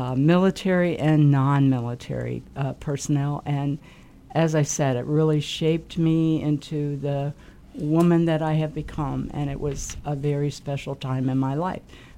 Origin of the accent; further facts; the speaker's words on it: Washington, District of Columbia, United States; Also, growing up in Washington, D.C. was really a privilege, and that shaped my life and will always be a significant part of my history, too.